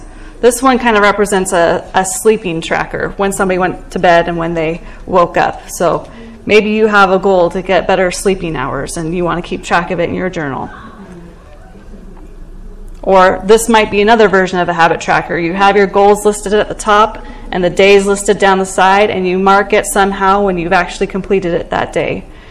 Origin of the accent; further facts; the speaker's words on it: Colorado, United States; I'm from Colorado, and you may or may not have heard of the Marshall Fire that swept through our community